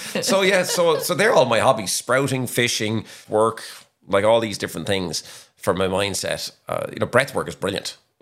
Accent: Williamstown, Munster, Ireland; So I'm originally from Williamstown, which is 7 miles from Dunmore East.

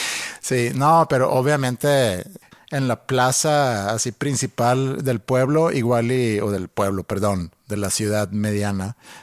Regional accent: Monterrey, Nuevo León, Mexico; accent: regio; Spanish is a second language; hay quienes dicen que tengo un acento así medio regio, que no me extrañaría porque aprendí a hablar español aquí en Monterrey.

